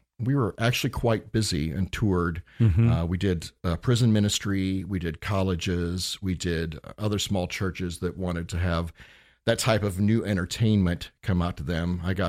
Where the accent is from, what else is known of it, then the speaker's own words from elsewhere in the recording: Indiana, United States; They were religious folks, and I grew up in Indiana.